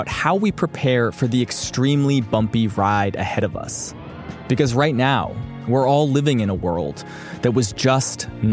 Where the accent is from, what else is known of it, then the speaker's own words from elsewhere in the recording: Vermont, United States; I grew up in Vermont, a state that has occasionally been described as a climate haven.